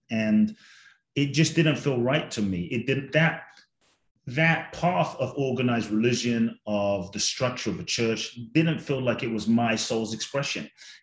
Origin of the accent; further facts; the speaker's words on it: London, United Kingdom; also born or lived in Ghana; now in United States; I was born in Ghana, West Africa. And so my father's from Ghana, my mother's Japanese. I grew up in London, now live in the US and partly Mexico.